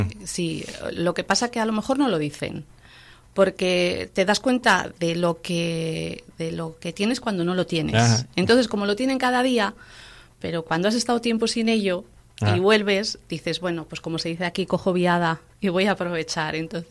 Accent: Madrid, Community of Madrid, Spain; now in Laredo, Spain; En Madrid era pejina madrileña y aquí soy madrileña pejina porque, claro, llevo menos años, digamos que he vivido más años en Madrid que aquí. Pero esta es mi tierra, me siento muy a gusto.

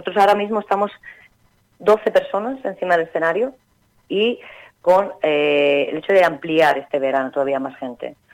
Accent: Salamanca, Castile and León, Spain; Buenos días, somos de Salamanca.

